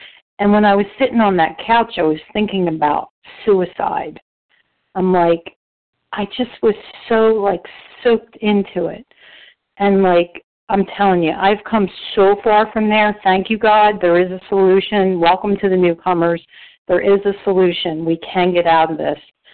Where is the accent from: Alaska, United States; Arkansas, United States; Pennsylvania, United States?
Pennsylvania, United States; I'm from Pennsylvania, just north of Philly. I used to live in Philly, South Street.